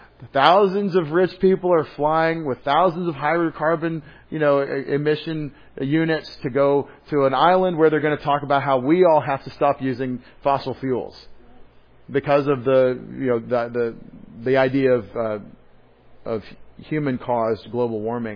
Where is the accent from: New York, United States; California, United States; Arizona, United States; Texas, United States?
Texas, United States; Because I'm from Texas, so most of the people I know are from Texas.